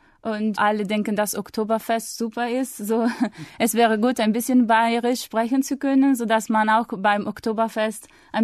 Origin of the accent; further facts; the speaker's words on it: Italy; German is a second language; ich komme aus Italien. Ich bin im Jahr 1988 geboren